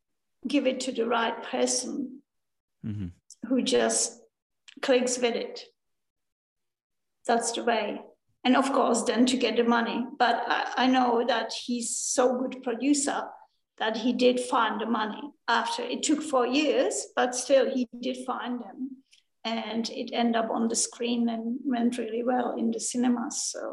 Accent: Australia; of course I'm Australian as well. And so it would be for me really good if it was released in my home country there, and also in America

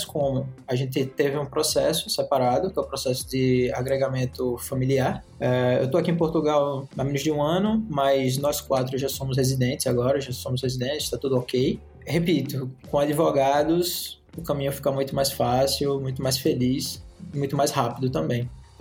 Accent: Northeast Region, Brazil; pelo sotaque da gente, né, tô me sentindo em casa com os caras, que a gente é do Nordeste, e eu tava lá trabalhando tranquilamente em Maceió

